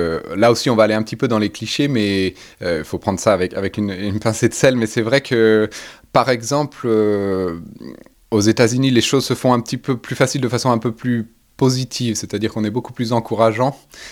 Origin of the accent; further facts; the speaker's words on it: France; also born or lived in United States; Curieusement, on est français, mais on s'est rencontrés là-bas.